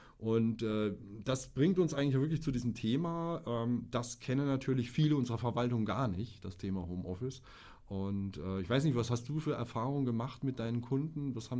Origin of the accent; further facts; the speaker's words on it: Bavaria, Germany; ich komme aus Bayern, ich wohne in Niederbayern in der Stadt Deggendorf.